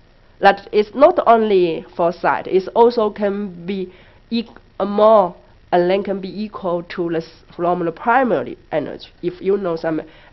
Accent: Shanghai, China; English is a second language; but I'm from Shanghai, it's much better.

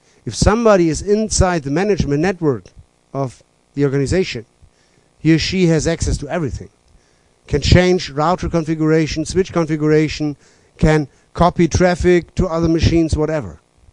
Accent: Germany; English is a second language; moved away as an adult; now in Norway; I know here in Norway, I come from Germany.

